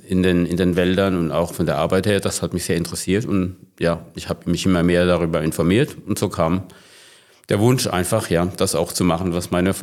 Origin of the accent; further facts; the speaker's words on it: Eppenbrunn, Rhineland-Palatinate, Germany; also born or lived in Speyer; now in Lemberg, Germany; Ich bin 64 Jahre alt, wohne in Lemberg, bin verheiratet, habe 4 tolle Kinder. Geboren bin ich in Speyer am Rhein, aufgewachsen im Forsthaus in Eppenbrunn, direkt am Waldrand.